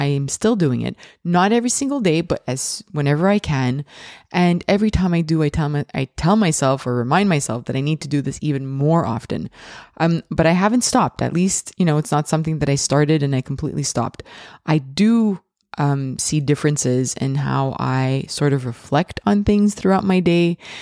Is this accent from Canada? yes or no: yes; Montreal, Quebec, Canada; I am from Montreal, Canada